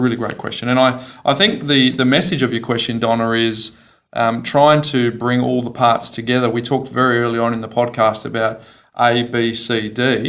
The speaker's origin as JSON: {"language": "English", "region": "Western Australia", "country": "Australia", "tie": "born or raised there", "said": "we'll connect you with the right people over in WA. My hometown as well. So shout out to all the WA listeners."}